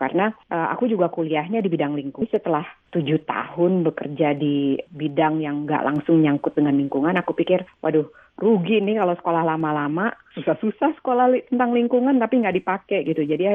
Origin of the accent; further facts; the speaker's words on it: Jakarta, Indonesia; Aku kan besar di Jakarta dan dulu Jakarta tuh masih tahun 80-an kan Jakarta masih sepi banget